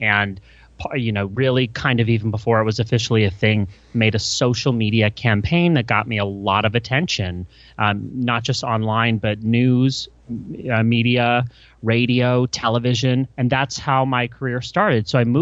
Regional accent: Canada; now in United States; I was raised in Canada. So I moved to the US

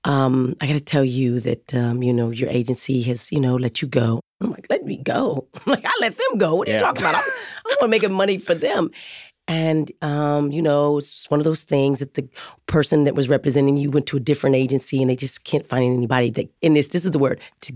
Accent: Arizona, United States; But I'm a person from Arizona. I grew up in the wild

